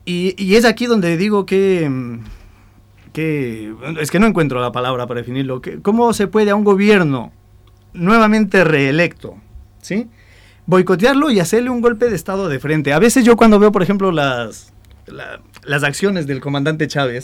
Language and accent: Spanish; Ecuador; Yo soy ecuatoriano